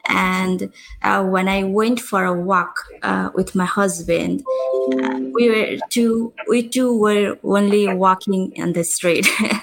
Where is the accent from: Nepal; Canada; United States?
Nepal; English is a second language; As I'm from Nepal and the policy we follow there, and it's totally different here.